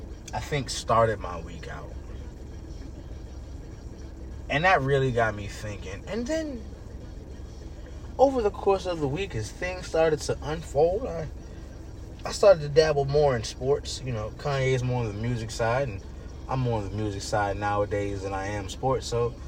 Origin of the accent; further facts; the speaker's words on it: Washington, District of Columbia, United States; The Washington Redskins, my favorite team, my hometown team, bleed burgundy and gold to the day I die.